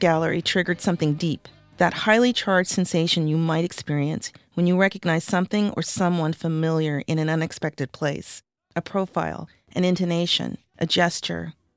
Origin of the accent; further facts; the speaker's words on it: West Coast, United States; There's a question I grew up hearing here on the West Coast.